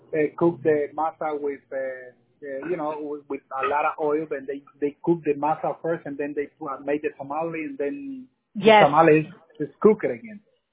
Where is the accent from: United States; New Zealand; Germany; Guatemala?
Guatemala; Guatemala.